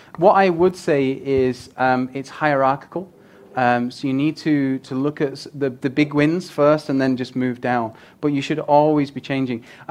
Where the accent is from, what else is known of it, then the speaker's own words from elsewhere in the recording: Rochdale, North West England, United Kingdom; I'm from Rochdale originally